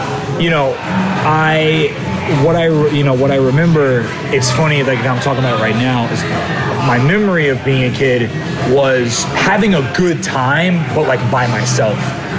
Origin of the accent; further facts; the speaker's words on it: Richmond, Virginia, United States; Well, I was born in Richmond, Virginia in 1989.